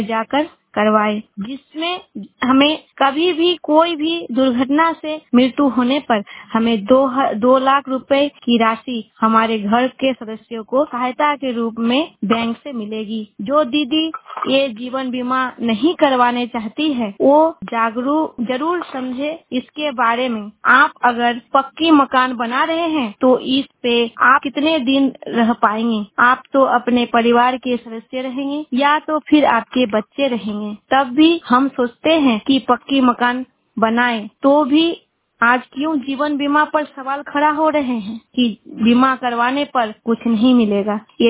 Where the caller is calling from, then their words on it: Rampur, Bihar, India; रामपुर पंचायत हसनगंज प्रखंड तथा जिला कटिहार की निवासी हूँ।